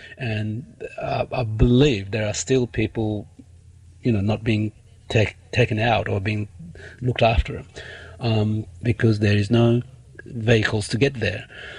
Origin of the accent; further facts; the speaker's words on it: Bhaktapur, Bagmati, Nepal; Yes, I am from Bhaktapur, yeah. That's a part of Kathmandu.